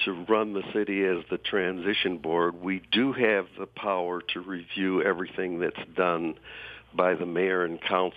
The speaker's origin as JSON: {"language": "English", "town": "Pontiac", "region": "Michigan", "country": "United States", "tie": "born or raised there", "said": "Of course, I grew up in Pontiac, mm-hmm. so I know a lot of the people there."}